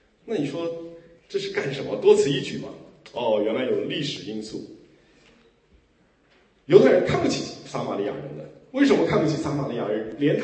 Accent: China; 我们中国人读这段经文呢

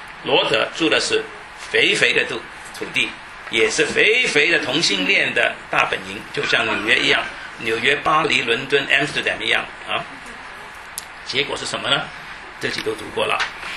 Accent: China; 我们是中国人

